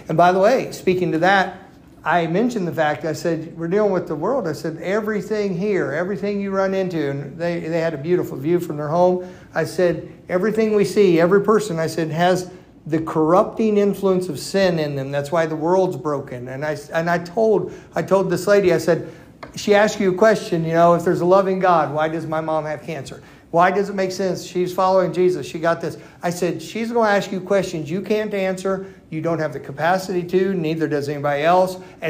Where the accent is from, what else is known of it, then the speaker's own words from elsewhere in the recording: Ohio, United States; born there; I was born. Miami Valley Hospital, they know how. I was born on September 14th of 1964.